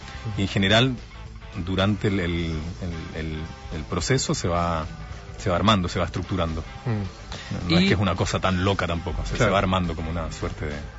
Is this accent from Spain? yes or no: no; Chile; also born or lived in Buenos Aires, Argentina; now in Argentina; yo nací acá en Buenos Aires, de mis padres chilenos, digamos, trabajaron en esa época acá. El año 77 volvieron a Chile con nosotros, con sus 3 hijos.